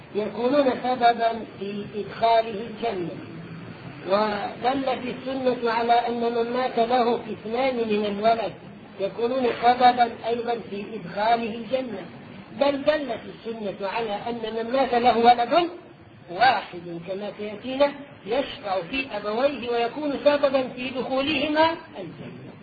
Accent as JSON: {"language": "Arabic", "town": "Aleppo", "region": "Aleppo Governorate", "country": "Syria", "said": "القصيصة في بلاد الشام عندنا في حلب أيام الذي صرنا للاستعمار الفرنسي"}